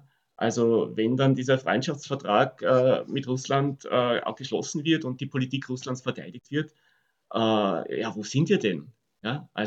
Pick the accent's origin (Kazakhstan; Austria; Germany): Austria; also da haben wir als Österreicher enorme Summen aufgewendet